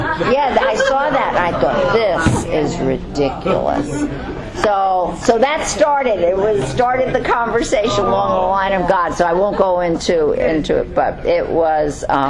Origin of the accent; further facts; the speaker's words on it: Bronx, New York, United States; And I can say that because I'm from the same place, all right? And she said, New York. And I said, oh, me too. She said, where? I said, the Bronx.